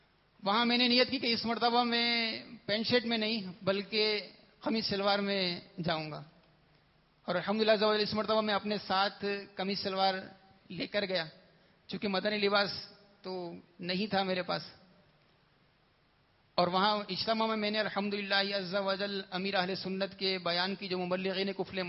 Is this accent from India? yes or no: no; Karachi, Sindh, Pakistan; میرا تعلق باب المدینہ کراچی سے ہے.